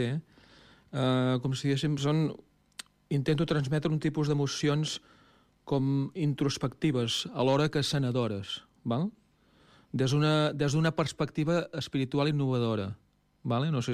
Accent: Figueres, Catalonia, Spain; also born or lived in L'Escala; Soc de Figueres, però bueno, quan vaig venir, vaig viure aquí, vaig treballar aquí, vaig viure aquí

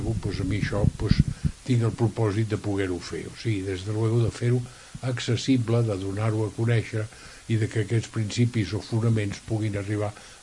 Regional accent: Barcelona, Catalonia, Spain; born there; also born or lived in Torroella de Montgrí; vaig néixer a Barcelona, de la qual no me n'arrepenteixo, sóc d'una antiga família empordanesa de Torroella de Montgrí i molt temps enrere provinent de Palafrugell

